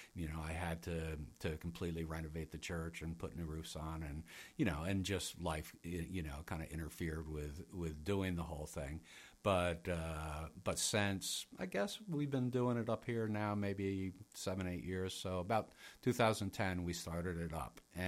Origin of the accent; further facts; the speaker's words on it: Montgomery, United States; I grew up in Montgomery, you know, which is maybe 30 miles from here. Family had a place at Wolf Lake, which is like 10 miles from here. So it's home for me.